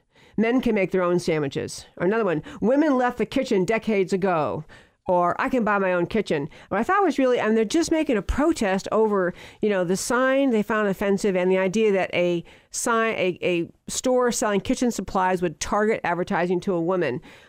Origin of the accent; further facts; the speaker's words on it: Schenectady, New York, United States; It actually came from upstate New York, near where I grew up in Schenectady, New York.